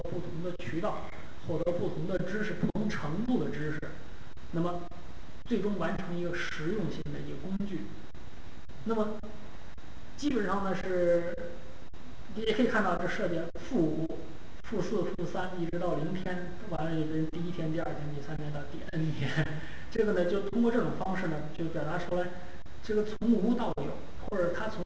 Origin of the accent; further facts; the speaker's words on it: China; 就好比我们中国人学英语一样